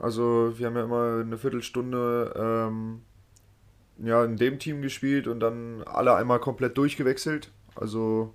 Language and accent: German; Frankfurt, Hesse, Germany; born or raised there; also born or lived in Wolfsburg